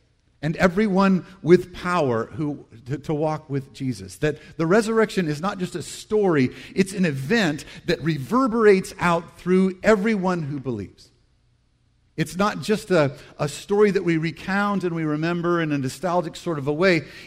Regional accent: Deep South, United States; I grew up in the Deep South, and my parents always, I think they wanted to bait the hook for Easter really well for us

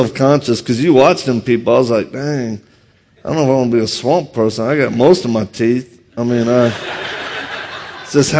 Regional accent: Louisiana, United States; And I'm originally from Louisiana, so if you detect an accent, I got one.

